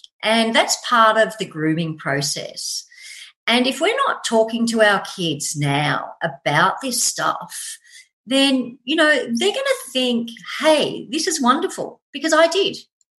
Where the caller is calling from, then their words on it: Gold Coast, Queensland, Australia; I'm coming from Gold Coast in Australia.